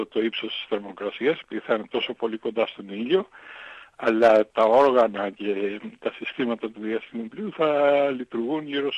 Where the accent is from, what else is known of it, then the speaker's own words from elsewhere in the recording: Chios, North Aegean, Greece; Και ξέρετε, εγώ είμαι από τη Χίο